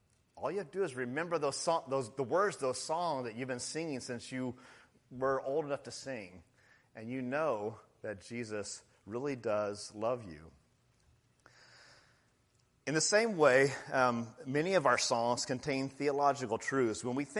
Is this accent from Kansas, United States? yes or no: yes; Kansas, United States; So anyway, I learned that back in Kansas. I'm from Kansas, so maybe it's a Kansas thing.